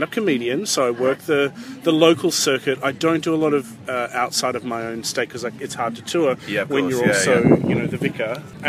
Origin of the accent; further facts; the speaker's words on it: Sydney, New South Wales, Australia; now in Perth, Australia; No, I'm an Australian. I live in Perth, right. Western Australia, but I was raised in Sydney, okay. Which is on the East Coast. I've lived in Perth for 7 years